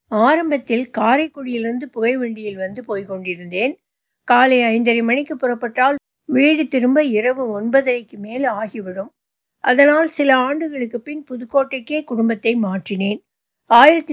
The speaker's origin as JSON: {"language": "Tamil", "town": "Nathikudi", "region": "Tamil Nadu", "country": "India", "tie": "born or raised there", "said": "மாவட்டத்தில் நதிக்குடி கிராமத்தில் ஜனவரி 6ஆம் தேதி 1944 … தம்பதிக்கு மூத்த மகனாக பிறந்தேன்."}